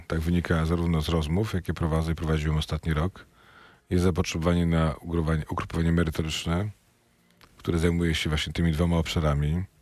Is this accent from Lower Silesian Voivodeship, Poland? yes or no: yes; Wrocław, Lower Silesian Voivodeship, Poland; jest w sejmiku dolnośląskim, ja z Wrocławia jestem